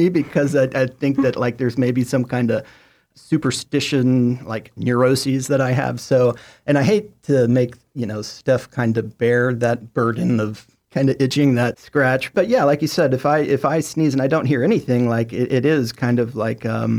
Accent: Chattanooga, Tennessee, United States; Yes, I did. Oddly enough, had a lot of mutual friends growing up

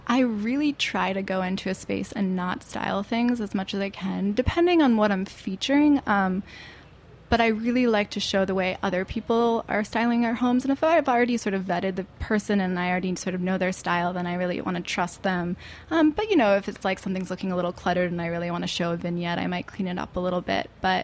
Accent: Hastings-on-Hudson, New York, United States; So I grew up in Westchester and Hastings on Hudson, and I went to school in SUNY New Paltz, so about an hour and a half north.

